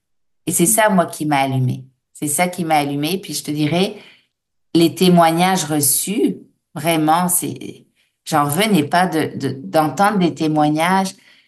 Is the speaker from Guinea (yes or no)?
no; France; Moi, je viens de la France, hein, et j'ai fait des études de droit